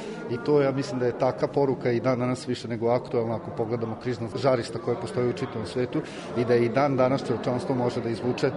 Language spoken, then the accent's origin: Serbian; Novi Sad, Vojvodina, Serbia; svi mi koji smo rasli u Novom Sadu